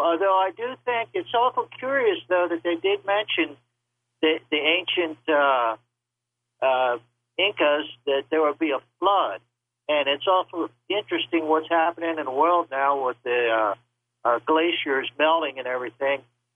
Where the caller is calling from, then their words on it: Spokane, Washington, United States; I am Skype world here in Spokane, Washington.